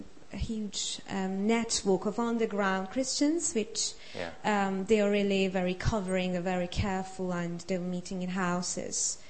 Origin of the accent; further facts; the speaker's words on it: Iran; I come from Iran, Persia, which is in the Middle East. Yes. And my family are living. My parents and my sister are living there.